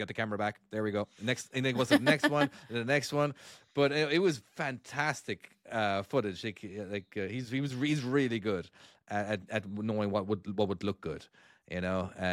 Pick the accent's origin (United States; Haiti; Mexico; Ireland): Ireland; accent: Irish; They like the Americans like my Irish accent